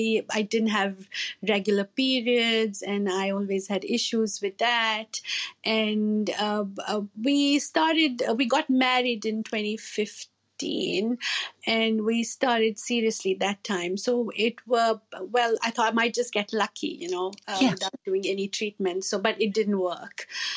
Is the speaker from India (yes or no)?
yes; India; now in New Zealand; I'm originally from India. I've been in New Zealand for almost 10 years now. I'm a GP. I work in North Shore.